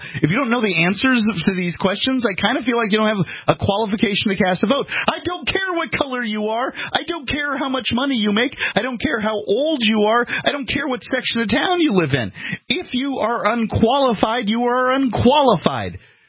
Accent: the South, United States; Right, and I'm from the South, indeed.

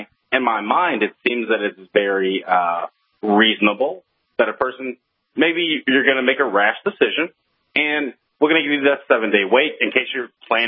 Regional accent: Mechanicsville, Maryland, United States; I'm from Southern Maryland, down in here in Mechanicsville, good old Mechanicsville.

